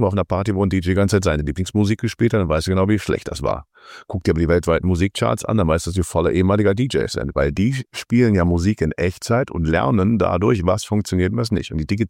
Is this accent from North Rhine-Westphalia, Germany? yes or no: yes; Cologne, North Rhine-Westphalia, Germany; als Kölner